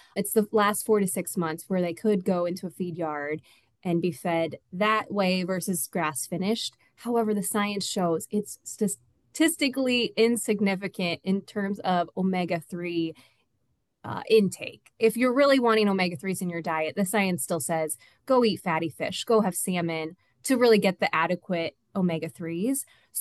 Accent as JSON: {"language": "English", "region": "Iowa", "country": "United States", "tie": "born or raised there", "said": "I will say, so as a registered dietitian, and I grew up in Iowa, I did my undergrad at Iowa State University, very heavy or like well-known ag school."}